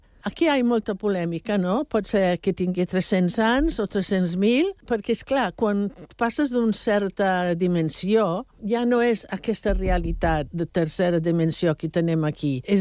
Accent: England, United Kingdom; la meva infància a Anglaterra, que vivia al camp, el meu pare era teixidor, i jo vivia en un ambient d'arbres

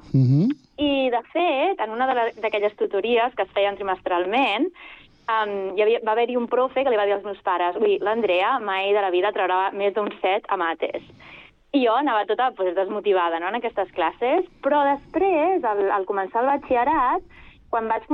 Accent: Terrassa, Catalonia, Spain; Jo soc de Terrassa, tota la vida, he estudiat a diferents escoles de la ciutat

